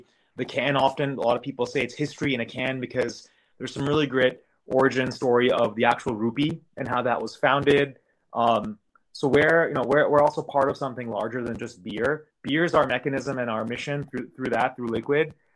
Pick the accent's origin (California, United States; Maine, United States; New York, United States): Maine, United States; growing up in Maine also, I wasn't really proud of the fact that I grew up in the Indian restaurant trade.